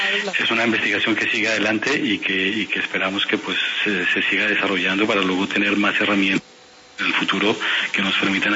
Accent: Bogotá, Bogotá D.C., Colombia; also born or lived in Buenaventura; Yo nací en Bogotá, pero de pequeñito viví en Buenaventura.

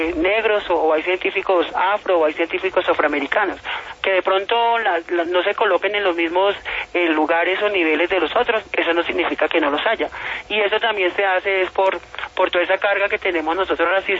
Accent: Cali, Valle del Cauca, Colombia; yo soy una mujer caleña, trabajo acá en el IED Altamira Suroriental, localidad cuarta

